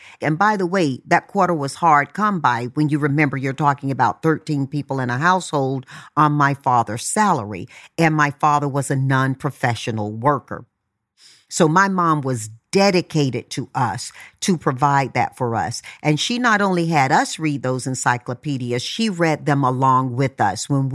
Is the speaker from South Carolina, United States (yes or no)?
no; Tarboro, North Carolina, United States; I grew up in Tarboro, North Carolina. There were 11 siblings and mom and dad.